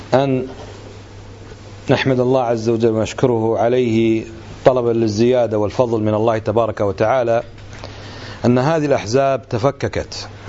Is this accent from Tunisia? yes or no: no; Khaitan, Farwaniya, Kuwait; وأنا من هالخيطان كما تعلمون.